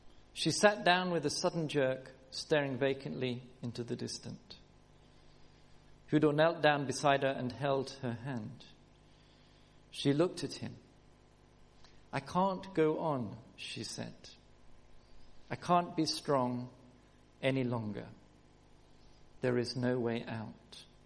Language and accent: English; Kenya; born there; I was born in Kenya, and we had no TV, no phones, none of that sort of stuff.